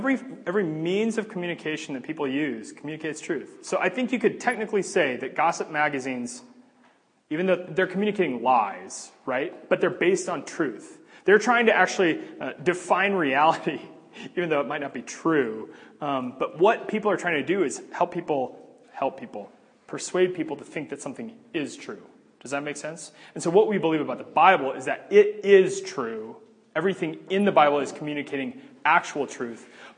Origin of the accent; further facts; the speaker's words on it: Omaha, Nebraska, United States; this is like from outer space looking down at Omaha, Nebraska, my hometown. Don't say anything bad, it's a wonderful place.